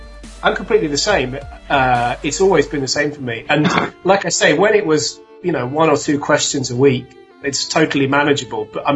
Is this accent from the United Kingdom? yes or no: yes; United Kingdom; I mean, that's probably just me being terribly British, but it feels rude not to answer someone's question.